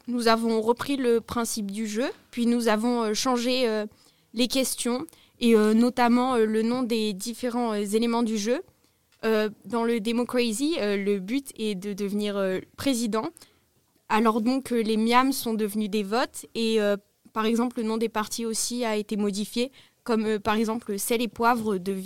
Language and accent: French; Iran; now in France; Je suis originaire d'Iran